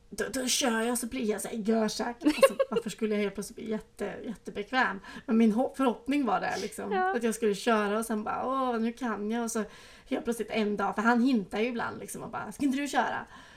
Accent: Sweden; När jag kör hemma i Sverige. Då kör jag utifrån mina föräldrars gata.

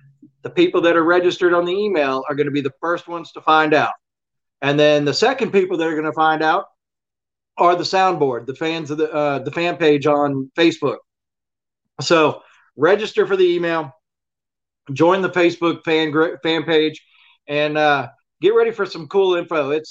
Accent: Biloxi, Mississippi, United States; I was pretty much raised in Biloxi. I wasn't born in Biloxi, but I was raised in Biloxi. Went through Hurricane Elena, Hurricane George, Hurricane whatever, Hurricane Katrina.

